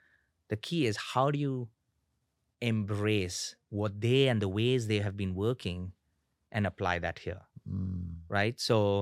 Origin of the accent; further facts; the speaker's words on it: India; now in New York, United States; And I guess growing up in India, I've always been competitive and encouraged to be competitive and excited to be competitive.